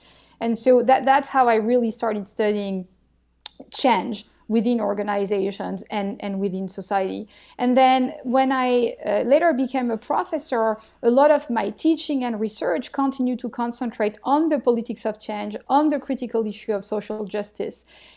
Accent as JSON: {"language": "English", "town": "Marseille", "region": "Provence-Alpes-Côte d'Azur", "country": "France", "tie": "born or raised there", "said": "my interest in power and inequalities, I think, really goes back to my time growing up in Marseille."}